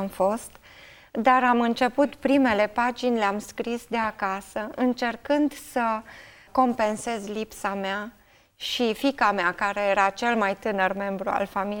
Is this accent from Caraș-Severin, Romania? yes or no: yes; Caransebeș, Caraș-Severin, Romania; sunt din Caransebeș, sunt mamă a doi copii, deja mari … aproape 30 … 20 de ani și soție și în mod deosebit sunt fiică a lui Dumnezeu